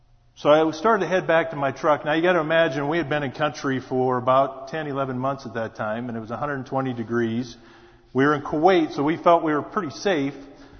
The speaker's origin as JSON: {"language": "English", "region": "South Dakota", "country": "United States", "said": "And I said, \"That's right. We're from South Dakota.\""}